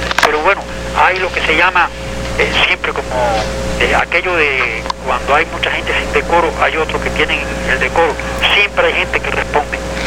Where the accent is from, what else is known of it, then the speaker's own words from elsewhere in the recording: Cuba; y como nacional, como cubano